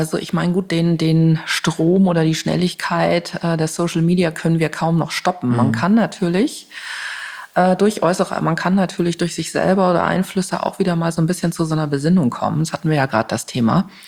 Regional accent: Germany; Was für mich schön ist als Deutsche, ist vielleicht für jemand anders völlig langweilig.

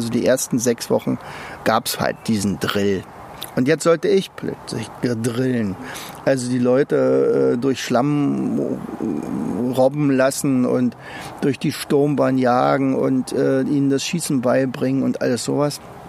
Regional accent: East Germany, Germany; ich komme ja aus der DDR

